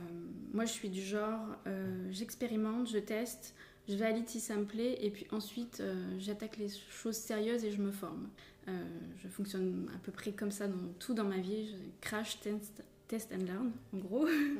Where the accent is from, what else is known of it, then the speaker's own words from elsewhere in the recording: Hauts-de-France, France; c'est la Picardie. D'accord. Et du coup, un département qui ressemble à la Mayenne, l'Aisne, très agricole